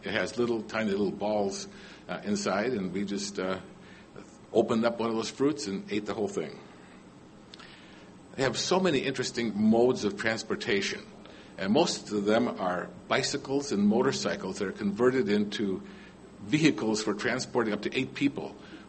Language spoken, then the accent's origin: English; Philippines; I'm from the Philippines.